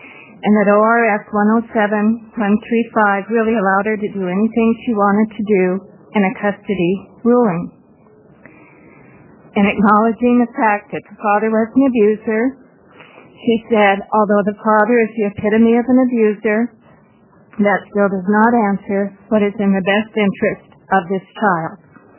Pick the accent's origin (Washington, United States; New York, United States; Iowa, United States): Washington, United States; Friday Harbor; I'm from Friday Harbor, Washington.